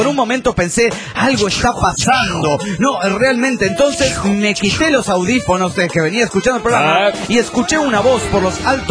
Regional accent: San Luis Potosí, Mexico; also born or lived in Canada; de San Luis Potosí, México.

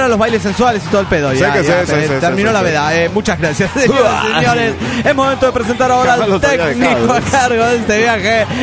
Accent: Lima, Peru; la Semana Santa es el tiempo que más me acuerdo de mi ciudad natal, de Lima, Perú.

